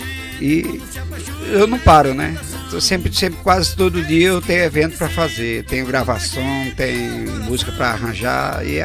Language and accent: Portuguese; Mauriti, Ceará, Brazil; Sou da cidade de Mauriti, fica a 78 quilômetros para Juazeiro do Norte, é uma referência mais à cidade de Juazeiro, né? E ela fica na extremidade já da Paraíba, né? Saindo de Mauriti, você já vai chegar em Conceição, na Paraíba, bem no extremo.